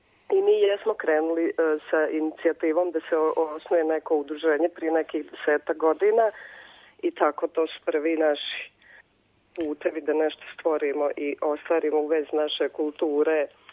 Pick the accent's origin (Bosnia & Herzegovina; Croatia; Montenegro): Croatia; moved away; also born or lived in Serbia; mi smo izbjeglice iz Republike Srpske Krajine, živjeli smo u Srbiji 5-6 godina i onda smo odlučili da pokušamo da odemo u tuđu zemlju.